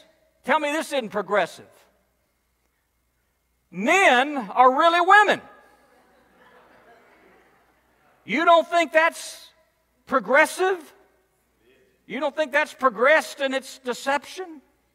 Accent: Texas, United States; I remember in growing up in South Texas, those farmers would say, Lord, stop the rain.

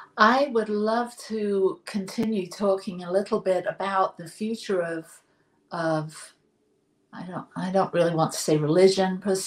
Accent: England, United Kingdom; Yeah, I'm from England, and I spend quite a bit of time there.

